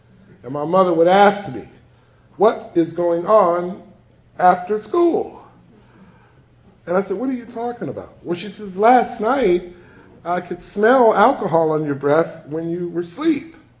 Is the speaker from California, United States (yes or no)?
yes; Watts, California, United States; I come from the Jordan Downs Housing Project in Watts.